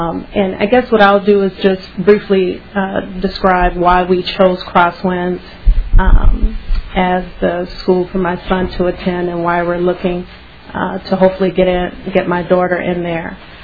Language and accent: English; Illinois, United States; moved away as an adult; Neither my husband or I are from Minnesota. I'm from Illinois. He's from Michigan.